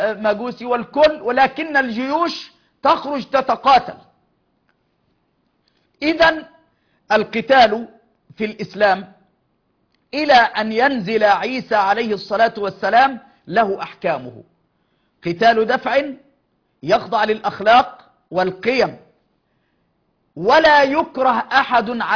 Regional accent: Egypt; فالجزية قبل الإسلام، الروم مثلا عندنا في مصر كانت تأخذ مقابل على الحياة

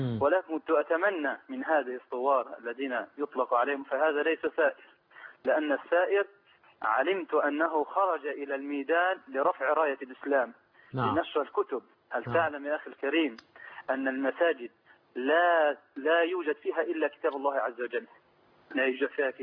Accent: Egypt; now in Libya; أنا مصري ومقيم لي 10 سنوات

